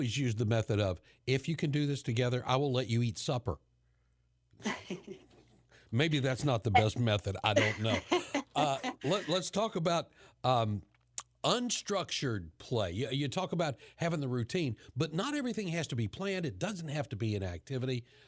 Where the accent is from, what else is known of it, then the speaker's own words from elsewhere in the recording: West Virginia, United States; I'm originally from West Virginia. I go back to the home state a couple of times a year to see family and friends.